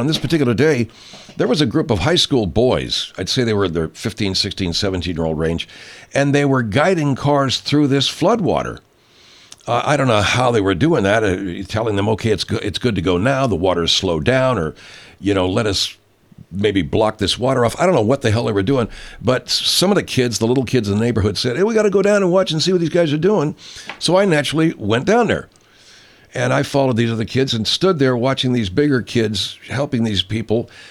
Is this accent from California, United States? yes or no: yes; Arcadia, California, United States; a rock quarry over in down below Longdon off of Peck Road in Monrovia, this town next to Arcadia, my hometown.